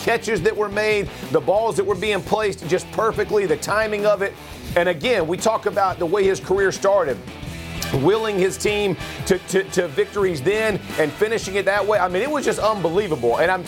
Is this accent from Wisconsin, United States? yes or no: no; Atlanta, Georgia, United States; So I walk in, and I'm from Atlanta, right?